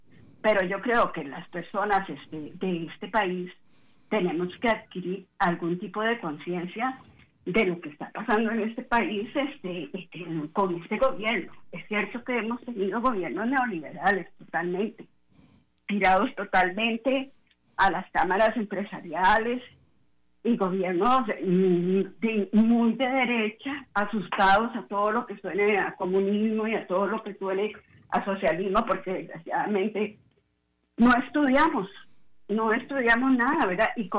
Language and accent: Spanish; Costa Rica; Entonces, ¿qué es lo que nosotros como costarricenses, yo pienso que es lo que tenemos que hacer?